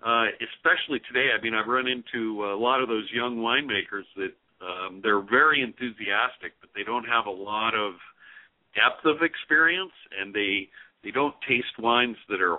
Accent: California, United States; Yeah, I grew up down in the Bay Area, San Francisco area.

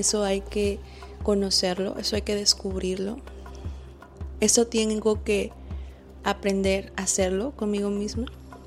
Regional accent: Guadalajara, Jalisco, Mexico; born there; yo nací en Guadalajara, en México

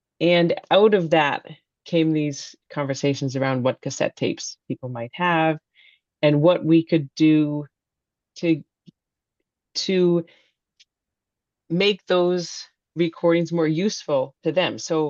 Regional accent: San Francisco, California, United States; I grew up in California, in San

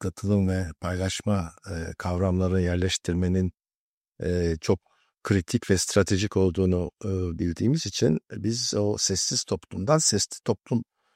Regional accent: Istanbul, Turkey; Ben İstanbul doğumluyum. İstanbul'a başladım ilkokul

